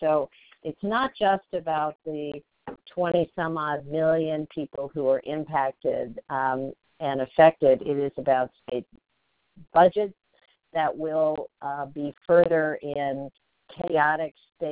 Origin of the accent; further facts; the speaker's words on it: Kansas, United States; which unfortunately still includes my home state of Kansas